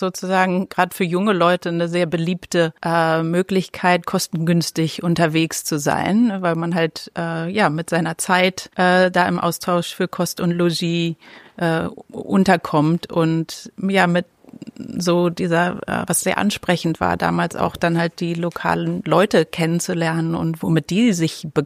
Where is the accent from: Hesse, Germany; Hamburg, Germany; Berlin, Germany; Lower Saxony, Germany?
Berlin, Germany; now in New Zealand; Ich bin vor 47 Jahren in Berlin geboren und da aufgewachsen.